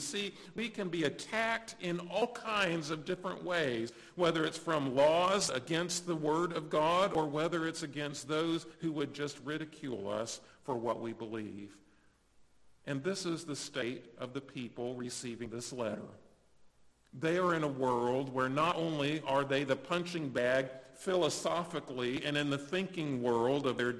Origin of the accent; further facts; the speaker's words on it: United States; I want what I want, and I want it when I want it. I'm an American.